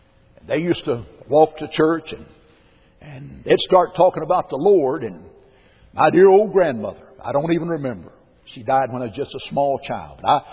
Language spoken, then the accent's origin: English; Tennessee, United States; also born or lived in Mississippi; And in 1950, a great Holy Ghost revival came to my hometown in a little church up Moxon Holler. Now, I didn't say hollow in East Tennessee. It's holler.